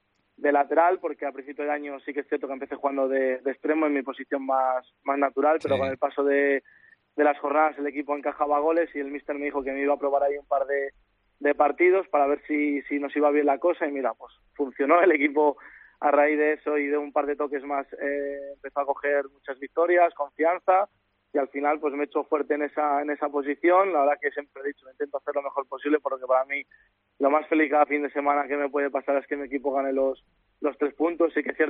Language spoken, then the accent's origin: Spanish; Salamanca, Castile and León, Spain; a mí Salamanca en general siempre es mi tierra, siempre que tengo tiempo libre suelo ir a ver a todos mis amigos, a toda mi familia.